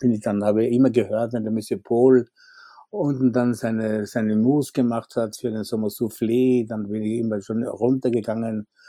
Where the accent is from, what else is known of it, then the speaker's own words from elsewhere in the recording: Austria; Als Österreicher war es ja nicht, wir waren ja nicht in der EU.